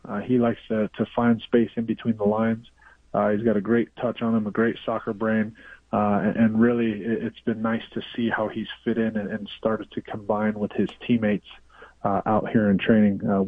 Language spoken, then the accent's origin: English; United States; Growing up in America, I didn't see my first live professional game until I was about 20 years old.